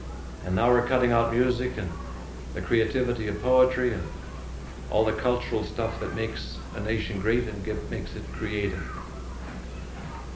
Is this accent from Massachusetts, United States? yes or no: no; North Dakota, United States; I became a Sioux Indian. I came from North Dakota, my brothers.